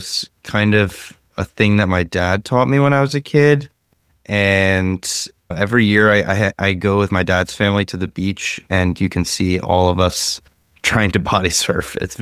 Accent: Brooklyn, New York, United States; I grew up in Brooklyn, but I grew up in a part of Brooklyn that was kind of South Brooklyn.

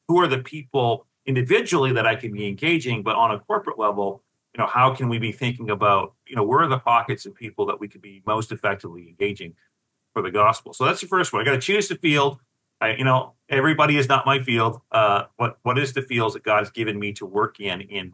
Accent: Maine, United States; And where I grew up in Maine, you know, we had all these beautiful rock walls around these farms.

